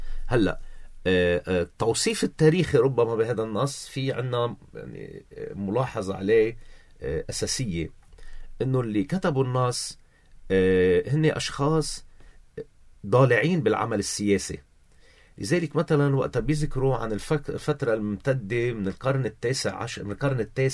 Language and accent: Arabic; Lebanon